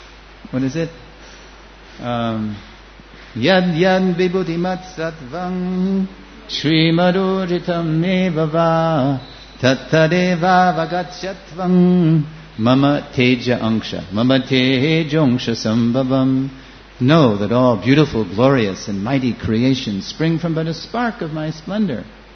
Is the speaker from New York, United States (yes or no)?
yes; New York, United States; born there; accent: New York; I was born right near 26 Second Avenue. And my mother tongue is New York English. And that's hard to understand. I try not to speak New York English.